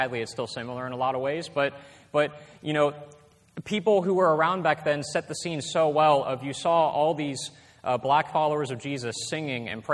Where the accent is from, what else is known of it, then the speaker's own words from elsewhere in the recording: Mississippi, United States; it was a church back in my hometown of Mississippi.